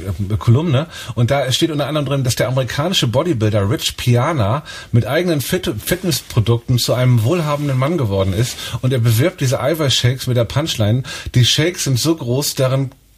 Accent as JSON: {"language": "German", "region": "Hamburg", "country": "Germany", "tie": "born or raised there", "said": "ich liebe meine Heimatstadt. Ich mecker gerne über Hamburg, aber auch, weil ich hier aufgewachsen bin"}